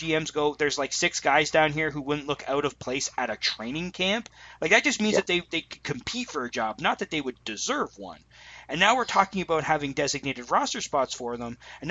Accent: Hamilton, Ontario, Canada; Like, maybe if I lived in Barrie or like grew up in Barrie or grew up in like North Bay, like maybe my affiliation to the CFL might not be as strong as it is having grown up in Hamilton, where there was always a CFL franchise.

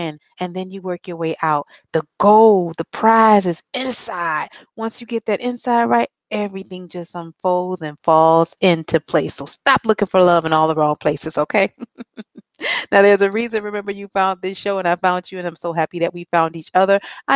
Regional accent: Miami Beach, Florida, United States; Tammy's in my hometown, which is Miami Beach, Florida.

